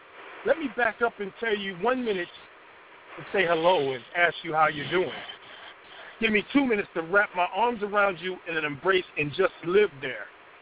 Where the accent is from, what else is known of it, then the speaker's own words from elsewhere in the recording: Chicago, Illinois, United States; I'm from Chicago, so we cheated politics like that.